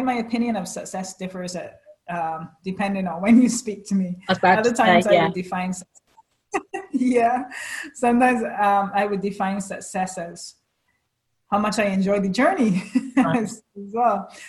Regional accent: Barbados; So I'm from Barbados.

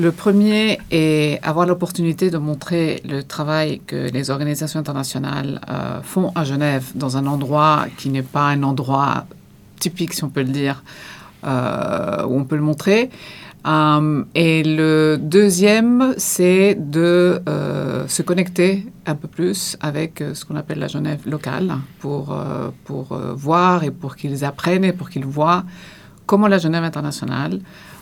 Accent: Peru; j'ai grandi au Pérou.

